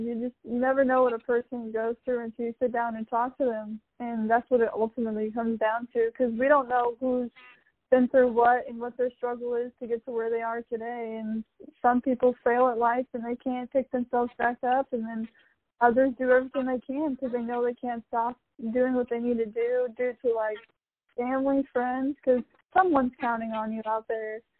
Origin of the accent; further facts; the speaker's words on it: Iowa, United States; also born or lived in Illinois; Yeah, I grew up in Illinois, and then I kind of moved around a lot, and then I moved to Iowa growing up as a kid with my mom.